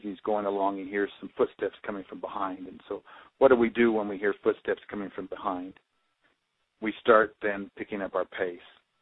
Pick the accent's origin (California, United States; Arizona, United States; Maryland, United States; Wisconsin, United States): California, United States; Banning; I grew up in Banning, so not too far away.